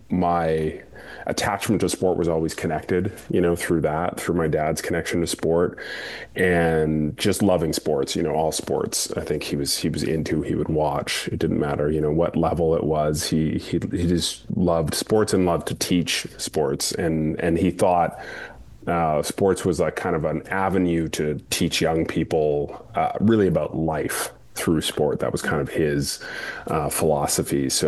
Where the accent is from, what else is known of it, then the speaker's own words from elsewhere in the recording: Vancouver, British Columbia, Canada; Like, I grew up in Vancouver